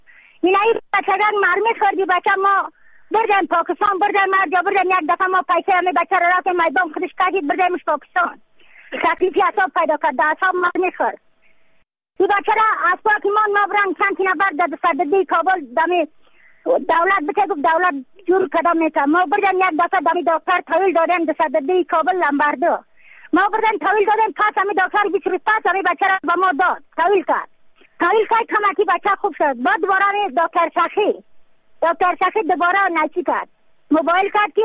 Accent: Badakhshan, Afghanistan

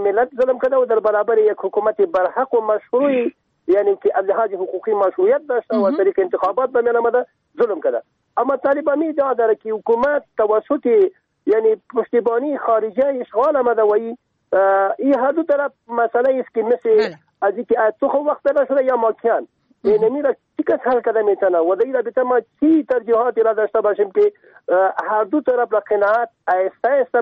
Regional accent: Afghanistan

